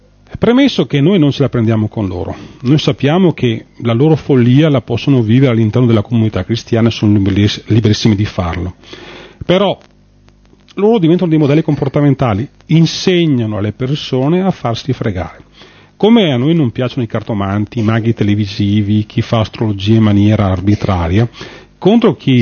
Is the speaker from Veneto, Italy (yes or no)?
yes; Veneto, Italy; io ho 47 anni e di conseguenza ho sempre vissuto nel Veneto, sono nato nel Veneto